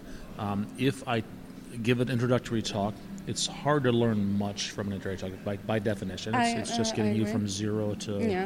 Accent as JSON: {"language": "English", "town": "Detroit", "region": "Michigan", "country": "United States", "tie": "born or raised there", "said": "I'm glad you picked a star from my hometown of Detroit"}